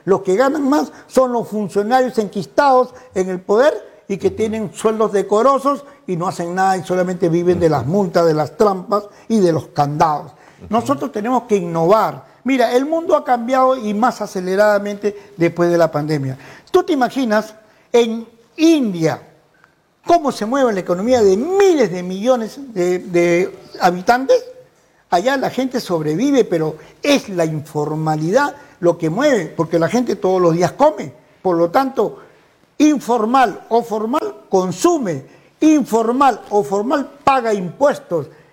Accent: Ica, Peru; now in Lima, Peru; Yo soy iqueño, de la Santa Tierra, pero ya radico en Lima muchos años.

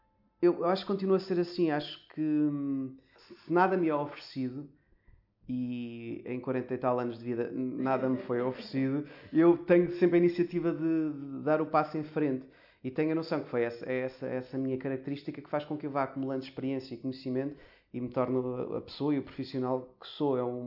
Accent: Santa Maria da Feira, Aveiro, Portugal; na minha terra natal, que é em Santa Maria da Feira, uma pequena freguesia de lá.

